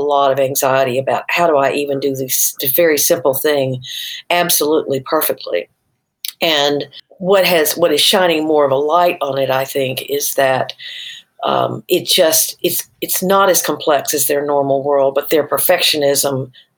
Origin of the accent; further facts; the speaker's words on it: Arkansas, United States; I'm from Arkansas after all, you know?